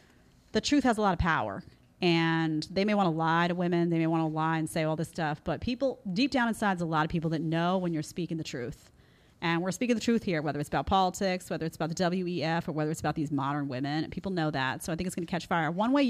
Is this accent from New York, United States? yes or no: yes; Brooklyn, New York, United States; I come from Brooklyn.